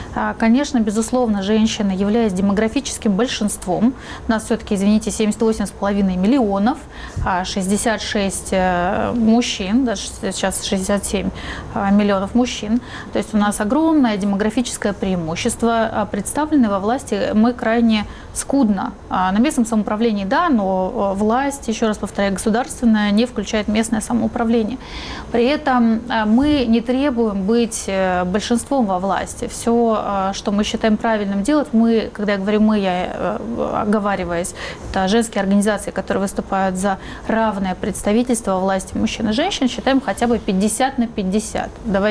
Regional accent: Yekaterinburg, Sverdlovsk Oblast, Russia; Я сама родилась в Екатеринбурге, я осведомлена об истории российского государства, поскольку нам с детства рассказывали об истории нашего края

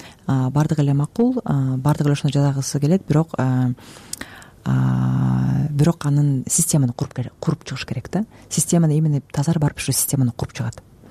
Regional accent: Talas, Talas Region, Kyrgyzstan; also born or lived in Bishkek / Zurich

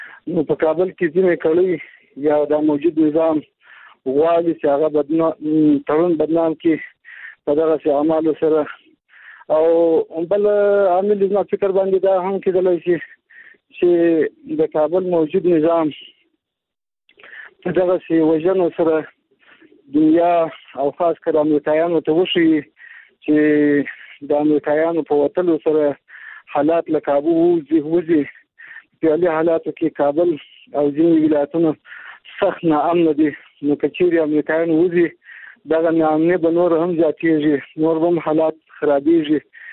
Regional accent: Afghanistan; زه خپل هم د یو افغان په حیث باندې یو تشویش لرم.

